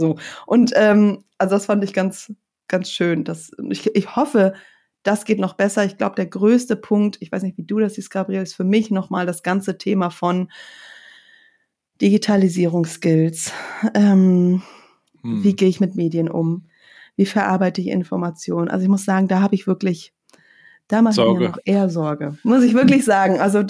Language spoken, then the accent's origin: German; Lauenburg, Schleswig-Holstein, Germany; In Südschleswig-Holstein, an der Elbe, in Laumburg bin ich groß geworden, in Geestach zur Schule gegangen, also auch nicht weit weg von Hamburg.